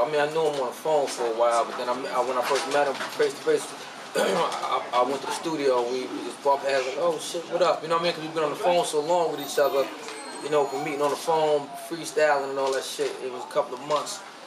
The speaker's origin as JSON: {"language": "English", "region": "New York", "country": "United States", "said": "I went in his hood, because I'm from East New York. He's from Bed-Stuy."}